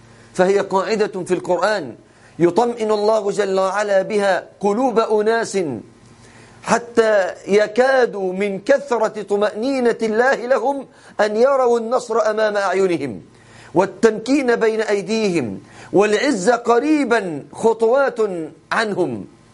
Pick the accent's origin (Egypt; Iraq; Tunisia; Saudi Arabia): Egypt; accent: Egyptian; كما نقول بلهجتنا المصرية،